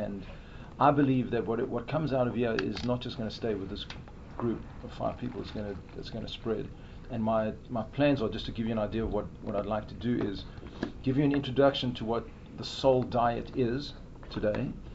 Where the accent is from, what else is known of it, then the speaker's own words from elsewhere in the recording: Port Elizabeth, Eastern Cape, South Africa; From my accent, you can tell I'm not Native American. I grew up in South Africa, in a city called Port Elizabeth, went to University of Cape Town, studied actuarial science